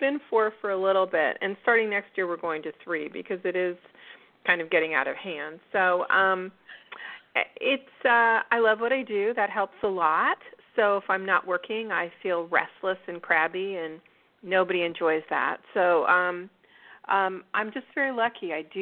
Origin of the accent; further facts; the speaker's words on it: Burbank, California, United States; And I grew up in the San Fernando Valley. I grew up in Burbank in the Valley.